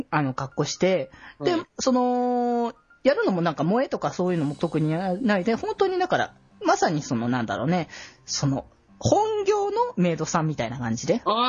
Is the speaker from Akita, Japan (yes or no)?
no; Aichi, Japan; 基本地元は愛知だったんだけど、